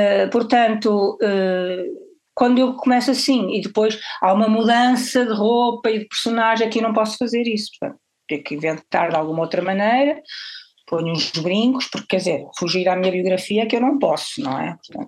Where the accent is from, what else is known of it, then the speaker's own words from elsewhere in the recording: Porto, Portugal; Sendo filha de mãe espanhola, catalã de Barcelona, filha e neta, e do lado português sou do norte do Porto, portanto Mediterrâneo, Atlântico